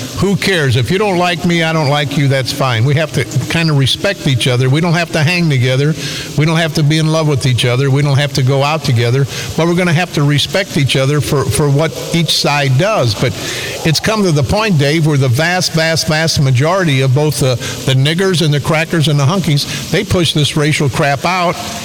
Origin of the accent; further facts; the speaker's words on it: East St. Louis, Illinois, United States; I've been around 70 years, I've been born and raised in East St. Louis, homicide detective in East St. Louis